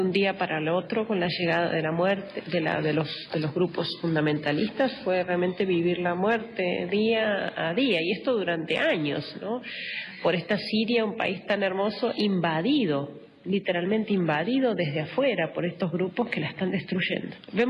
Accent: Argentina; Yo pertenezco a la familia religiosa del Verbo Encarnado, soy argentina, pero somos misioneros y tenemos comunidades en varios países de Medio Oriente. Llegué en 2011, antes de que empezara la guerra.

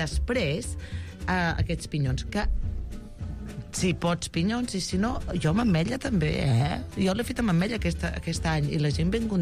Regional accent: Catalonia, Spain; la Catalunya Vella, que és d'on som, bueno, d'on sóc jo, i d'on som, som fills del llard.

